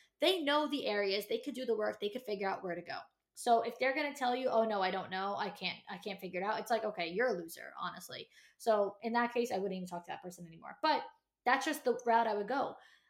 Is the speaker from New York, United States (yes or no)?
yes; New York, United States; I'm from New York. I've been to Italy.